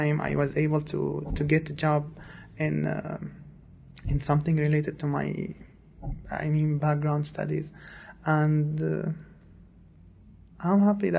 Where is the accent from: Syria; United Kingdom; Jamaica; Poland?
Syria; now in Dearborn, United States; Originally, I'm from Syria. I arrived in September of 2016, so it's been like about 2 years. Yep, and basically, I was located when I arrived. I stayed in Dearborn. I still live in Dearborn since I arrived.